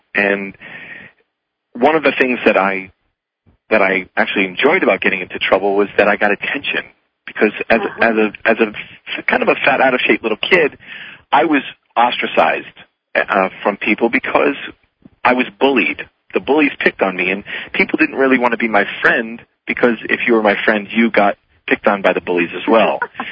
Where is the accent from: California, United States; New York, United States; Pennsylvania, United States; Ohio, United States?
New York, United States; New York City; born there; I was born in New York City, and I live what I like to refer to as a blessed life.